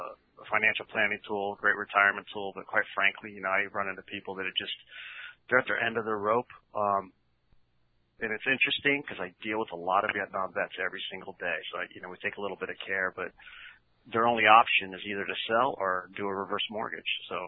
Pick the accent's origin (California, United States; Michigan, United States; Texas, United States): California, United States; Born and raised in Orange County, as a matter of fact.